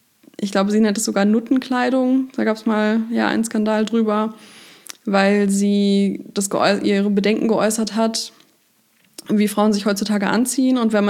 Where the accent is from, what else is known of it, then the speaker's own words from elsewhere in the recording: Hanover, Lower Saxony, Germany; Und es halt auch in Hannover passiert, das ist also meine Heimatstadt, in der ich jetzt auch wieder lebe.